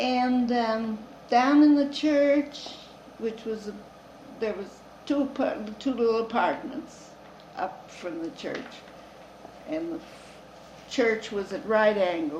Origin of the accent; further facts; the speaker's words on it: Toledo, Ohio, United States; born there; And I was born in Toledo, as were my two sisters.